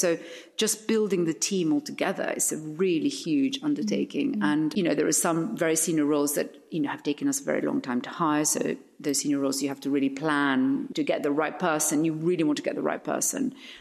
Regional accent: Spain; when I was growing up in Spain and she had her own business

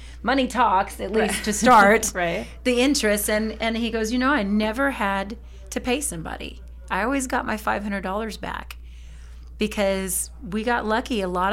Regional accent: Norwalk, California, United States; In Norwalk, California.

